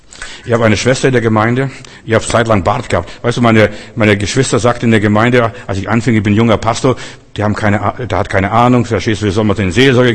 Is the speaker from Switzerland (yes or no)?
no; Russia; moved away; ich komme ja aus Russland, Sowjetunion.